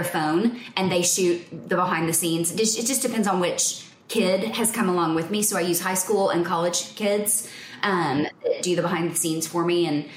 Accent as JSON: {"language": "English", "town": "Fort Worth", "region": "Texas", "country": "United States", "tie": "born or raised there", "said": "I am born and raised in Fort Worth, Texas, and started my photography journey a lot like other photographers did"}